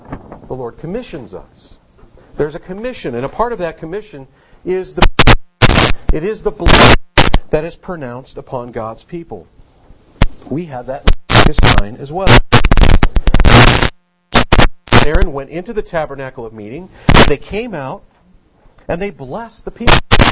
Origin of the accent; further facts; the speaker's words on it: St. Louis, Missouri, United States; when I was a kid growing up in St. Louis, we used to go to church with my aunt and uncle once in a while.